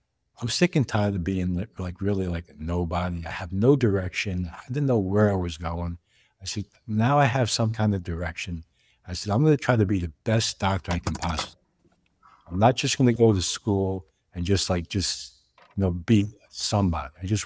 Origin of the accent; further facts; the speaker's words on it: New York, United States; I grew up in New York and in a lower middle income area, which was fine. It was all family oriented. I grew up around a lot of Catholic, Polish, German, Italian, Irish, English, you name it.